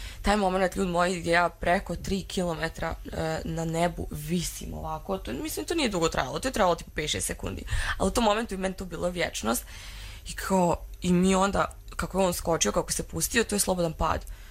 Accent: Srbac, Republika Srpska, Bosnia & Herzegovina; ja sam iz Srpca na selu

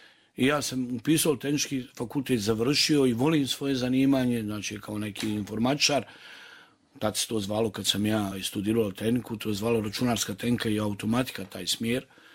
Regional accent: Banja Luka, Republika Srpska, Bosnia & Herzegovina; ja toliko volim grad u kojem sam rođen, u Banja Luku.

